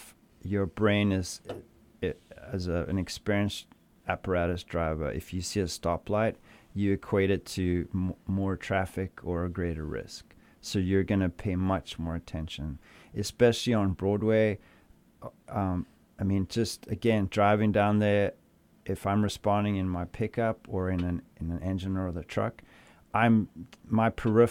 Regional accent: Johannesburg, Gauteng, South Africa; I grew up in Johannesburg, and if you think traffic's crazy here, yeah, you have no idea.

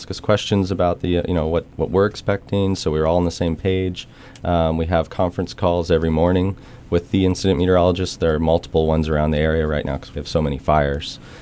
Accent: Midwest, United States; well, I'm originally from the Midwest, it was, it's like a tornado, yeah, we know that's coming, right?

